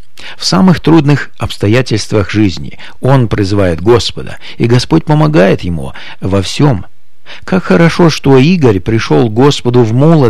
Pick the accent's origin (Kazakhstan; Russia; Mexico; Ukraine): Kazakhstan; Almaty; born there; Я родился в Казахстане, в городе Алматы.